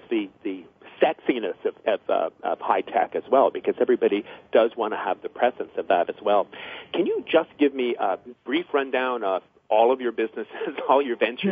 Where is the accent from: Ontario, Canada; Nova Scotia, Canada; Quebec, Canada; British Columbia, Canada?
Ontario, Canada; Ottawa; now in Brooklyn, United States; Your parents met in my hometown of Ottawa.